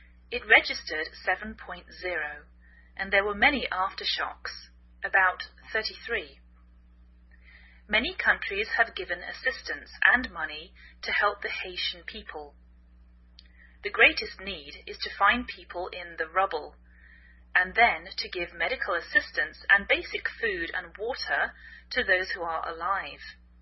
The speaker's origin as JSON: {"language": "English", "region": "England", "country": "United Kingdom", "lives_now": "United States", "said": "I'm English, I live in the northwest of the United States"}